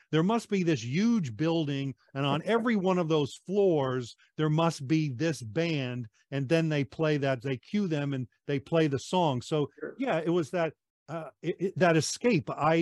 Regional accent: New York, United States; When I was a kid, I was a shy little pimply kid growing up on Long Island, New York.

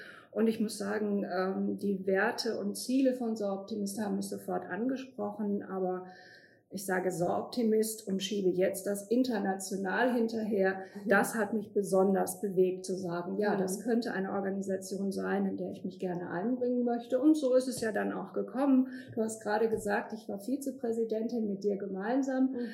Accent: Essen, North Rhine-Westphalia, Germany; Ich komme aus Essen.

